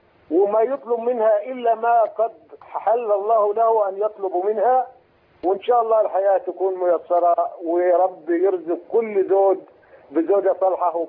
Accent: Egypt; moved away as an adult; now in Saudi Arabia; أنا مصري ومقيم في السعودية بدالي من 18 سنة تزوجت وجيت السعودية

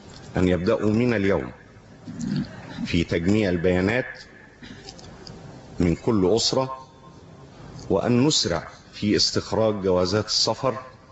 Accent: Egypt; نحن أبناء مصر

